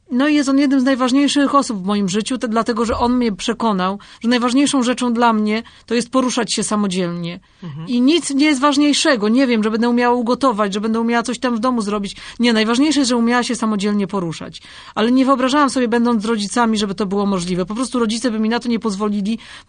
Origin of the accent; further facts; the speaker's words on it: Kielce, Świętokrzyskie Voivodeship, Poland; Nie, pochodzę z Kielc.